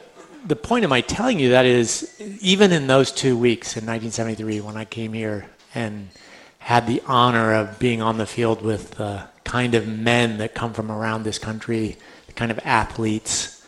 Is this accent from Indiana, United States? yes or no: yes; Indiana, United States; But nevertheless, I grew up in Indiana, and came here as a freshman walk-on